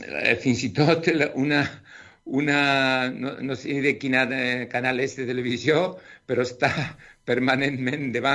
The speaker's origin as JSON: {"language": "Catalan", "town": "Tazacorte", "region": "Canary Islands", "country": "Spain", "said": "davant del meu poble, del meu casc, del casc del poble, això sí que està en línia recta al mar, però una mica cap al nord, on es preveu que arribarà la lava, que és el que diem aquí a Tazacorte"}